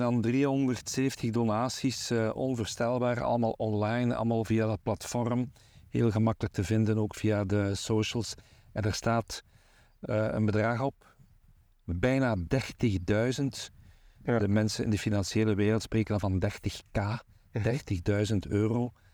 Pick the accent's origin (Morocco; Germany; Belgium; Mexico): Belgium; Diepenbeek, Limburg; ik ben afkomstig van Diepenbeek